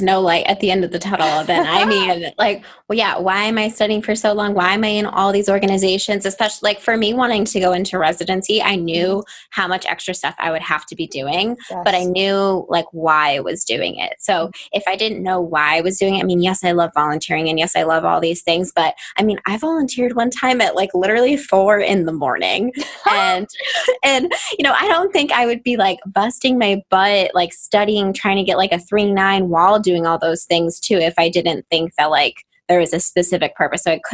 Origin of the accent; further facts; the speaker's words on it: New Hampshire, United States; But yeah, I grew up in New Hampshire. So I love the farm idea.